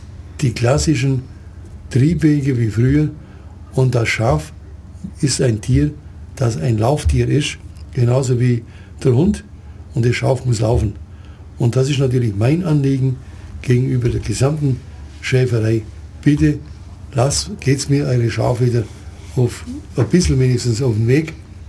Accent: Southern Germany, Germany; Also ich wüsste, bei uns in Süddeutschland

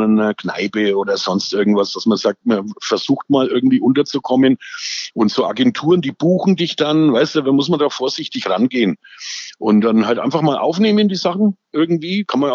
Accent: Nuremberg, Bavaria, Germany; ich komme aus der Nürnberger Südstadt, da leben roundabout 130 verschiedene Nationen.

